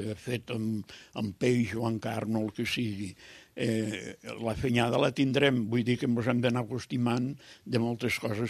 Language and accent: Catalan; Lleida, Catalonia, Spain; jo, com que ja soc de Lleida, allà no és terra d'arròs, no era terra d'arròs